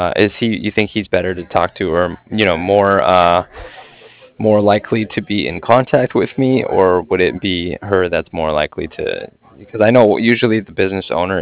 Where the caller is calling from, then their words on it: Cardiff, Wales, United Kingdom; And I'm calling from Cardiff. That's Cardiff, like Frank at the end.